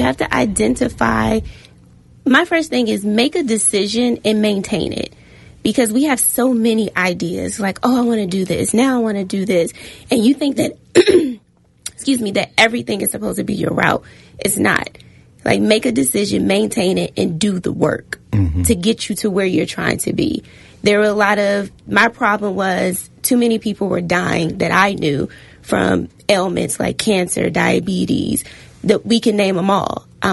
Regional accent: Washington, District of Columbia, United States; And so growing up in Southeast D.C., I didn't see Black business owners.

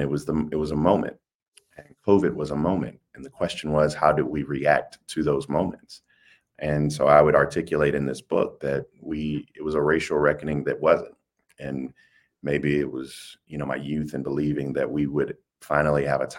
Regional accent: Denmark; I'm from Denmark. We got three stoplights and a blinking light, so I might have mauled that word.

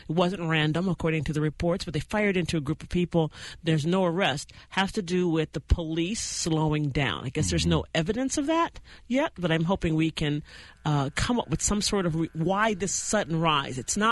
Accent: Baltimore, Maryland, United States; I think that I want to say that Baltimore is my hometown.

